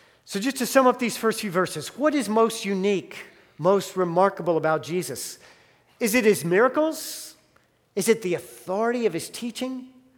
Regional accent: West Virginia, United States; Well, as much as I enjoyed growing up in the West Virginia Hills with my brothers

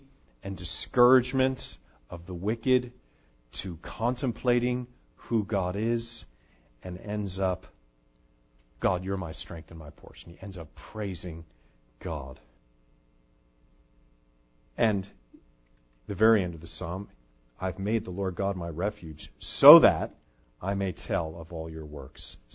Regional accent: United States; I think it's one of the trials of being an American.

